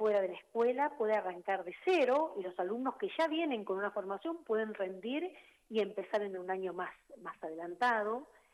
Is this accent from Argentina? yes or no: yes; Venado Tuerto, Santa Fe, Argentina; yo soy de Venado Tuerto. Y ahí, bueno, tuve mis primeros pasos como música con mis maestros de la ciudad, del pueblo. Mis queridos maestros de Venado.